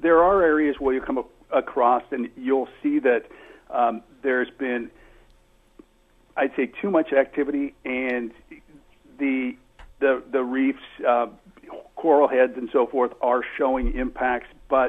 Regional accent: Oregon, United States; I grew up swimming in the Rogue River.

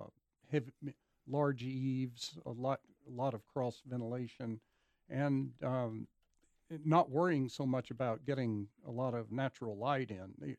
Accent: Georgia, United States; Yes, I grew up in Georgia with whole house fans, and I'm a big fan of them.

